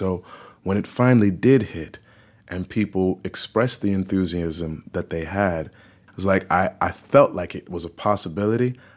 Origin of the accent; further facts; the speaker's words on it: St. Louis, Missouri, United States; I'm from St. Louis, Missouri. So when I'm in the Midwest, Army Wives reigns supreme.